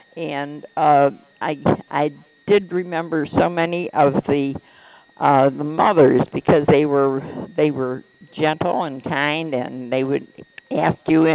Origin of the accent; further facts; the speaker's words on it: Buffalo, New York, United States; born there; I was born in Buffalo. I can remember where we lived.